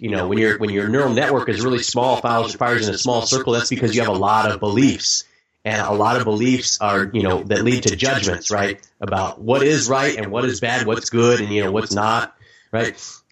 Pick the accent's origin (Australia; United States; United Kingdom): United States; Arkansas; because I spent a lot of time when I was young growing up in Arkansas before I really was, you know, before I was really enmeshed, you know, into a multicultural, you know, environment.